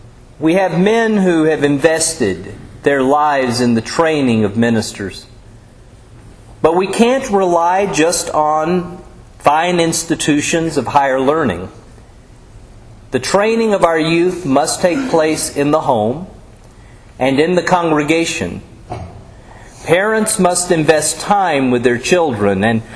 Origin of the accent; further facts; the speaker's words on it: Nashville, Tennessee, United States; Growing up in Nashville, I was privileged to know three of the prominent preachers.